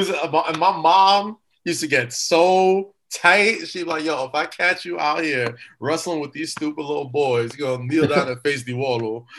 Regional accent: Staten Island, New York, United States; And, you know, again, growing up in Staten Island, you know, having young, crazy white friends

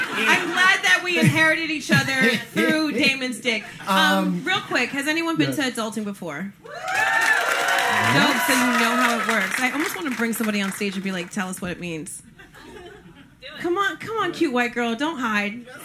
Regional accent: New Jersey, United States; Because, like, I'm from Jersey. I had a car in Jersey.

